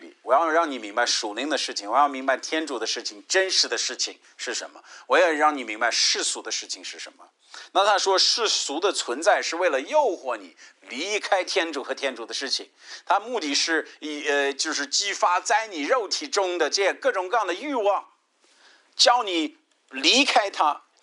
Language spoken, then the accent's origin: Chinese; United States; 我觉得我们小时候我们是美国人嘛，那美国有很多习俗，很多风俗是和